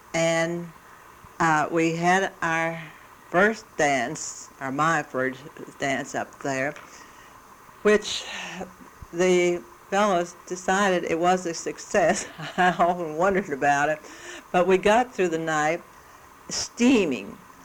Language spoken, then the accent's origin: English; Kentucky, United States; The men decided that, for some reason, that since I was from Kentucky, I must know something about square dancing and hillbilly music.